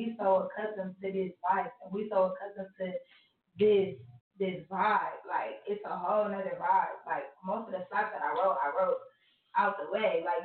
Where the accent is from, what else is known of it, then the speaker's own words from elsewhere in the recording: Akron, Ohio, United States; No, I'm from Akron, born and raised.